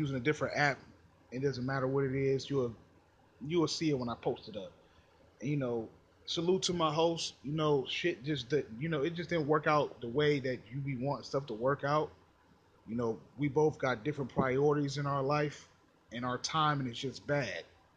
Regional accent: Cleveland, Ohio, United States; I'm 30 years old, born and raised in Cleveland, Ohio

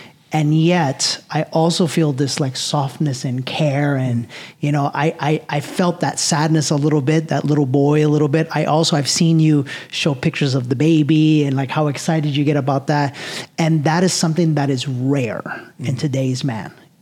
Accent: New York City, New York, United States; Because I felt that growing up in New York City and like my roots are Latin American.

